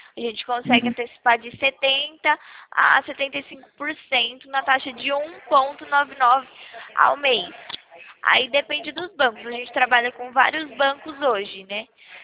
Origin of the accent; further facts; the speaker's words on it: São Carlos, São Paulo, Brazil; Não, a gente é daqui de São Carlos, a gente é do interior mesmo, de São Paulo.